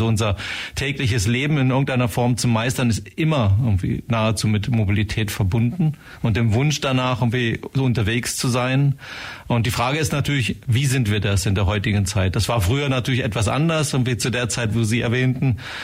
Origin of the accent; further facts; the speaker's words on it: Lower Saxony, Germany; born there; Nee, ich bin gebürtig aus dem Harz, aus dem Westharz.